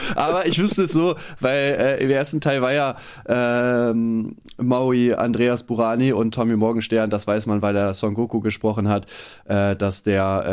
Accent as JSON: {"language": "German", "country": "Germany", "said": "weil ich bin Deutscher."}